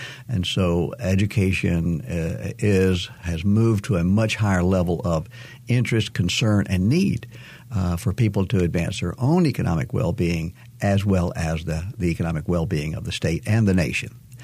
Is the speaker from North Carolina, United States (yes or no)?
yes; North Carolina, United States; as we grew up in North Carolina and we knew the labor of our backs was the road to economic success for most citizens in our state